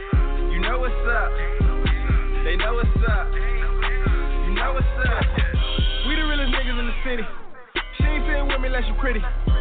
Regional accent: Florida, United States; Yeah, I'm from Dade County, you know I'm about it.

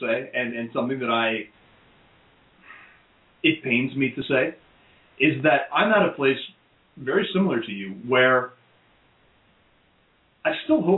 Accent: the South, United States; when I tell people I grew up in the South, and then I have to say, but it was a good part of the South, you know, like an open-minded neighborhood.

